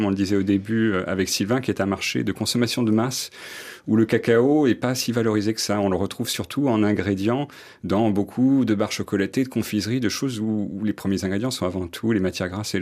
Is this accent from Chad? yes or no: no; France; et surtout par chez nous en France, c'est qu'il faut que ce soit suffisamment rémunérateur